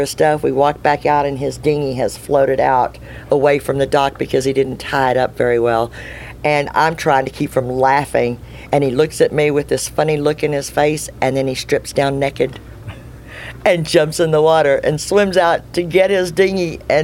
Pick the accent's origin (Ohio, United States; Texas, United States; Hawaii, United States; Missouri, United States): Texas, United States; I am a redneck from Texas, and you know, things were a little different when I got down here to the Florida Keys.